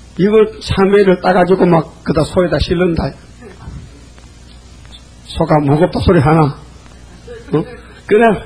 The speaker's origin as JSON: {"language": "Korean", "region": "North Gyeongsang", "country": "South Korea", "tie": "born or raised there", "said": "근데 우리 고향은 아주 시골 골짜기인데 주 안개를 지나서 군위로 가다 보니까요."}